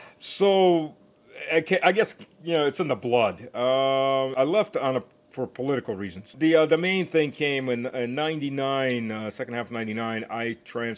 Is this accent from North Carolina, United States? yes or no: yes; Charlotte, North Carolina, United States; But I grew up in the South in the climax of the Cold War. In the city of Charlotte, which at that point had about 500,000 people and probably some like 40 Russian speakers.